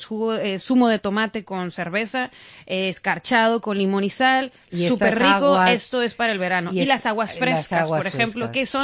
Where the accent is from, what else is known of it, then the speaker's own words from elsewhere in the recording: Tijuana, Baja California, Mexico; yo soy de Tijuana y nunca comí fajitas en Tijuana.